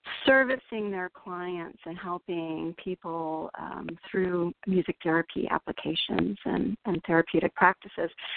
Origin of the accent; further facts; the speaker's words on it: Ann Arbor, Michigan, United States; My hometown is Ann Arbor, Michigan, but I went to Michigan State.